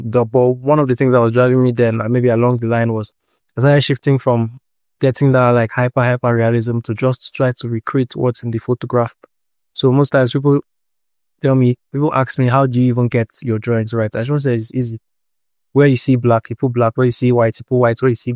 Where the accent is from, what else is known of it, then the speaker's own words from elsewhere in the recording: Akwa Ibom, Nigeria; I'm from Akwa Ibom State, so I just tried it out